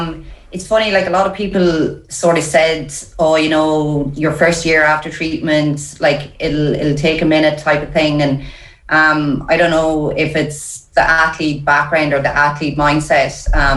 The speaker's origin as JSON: {"language": "English", "country": "Ireland", "said": "I think even as Irish people, like we try to take it on everything ourselves"}